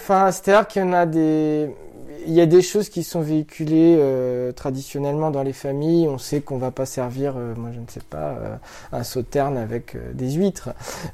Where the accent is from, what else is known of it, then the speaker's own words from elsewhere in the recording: Verteuil, France; Oui, je suis de Verteuil